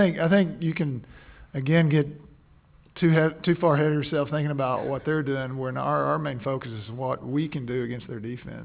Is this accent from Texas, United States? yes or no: yes; Arlington, Texas, United States; I'm from Metroplex. You know, I grew up in Arlington and actually did punt, pass, and kick in the Carter when I was a little kid.